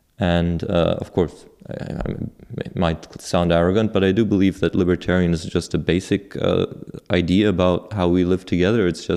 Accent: Ireland; accent: German; I come from Ireland originally

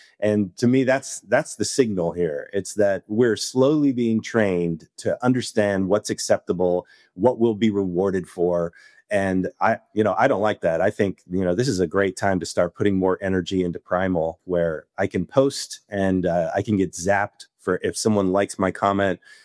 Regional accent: United States; being an American, I think it's difficult to take a position on stable coins

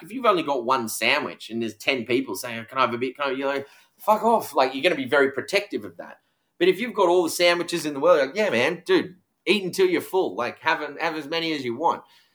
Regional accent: Australia; just because I got born in Australia, I got lucky.

